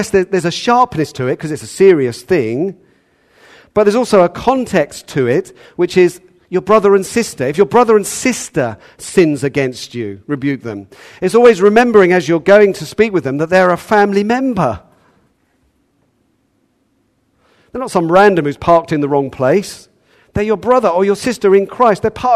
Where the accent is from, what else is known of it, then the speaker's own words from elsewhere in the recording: United Kingdom; Because of my upbringing, because I'm British, because it doesn't happen very often